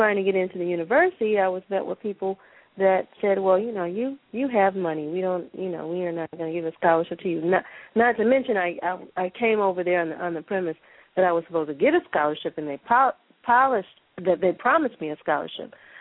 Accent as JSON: {"language": "English", "country": "United States", "said": "because I come from the United States, I'm rich."}